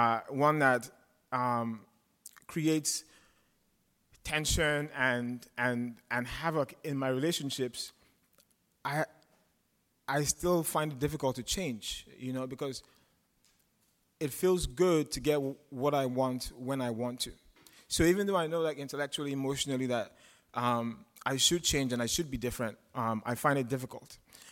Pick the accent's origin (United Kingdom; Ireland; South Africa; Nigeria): Nigeria; now in United States; And I moved here from Nigeria. I'm black, as you guys can see.